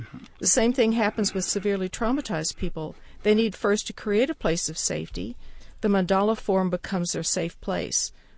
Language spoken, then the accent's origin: English; Dallas, Texas, United States; My hometown of Dallas, Texas is right in the middle of what they call Tornado Alley.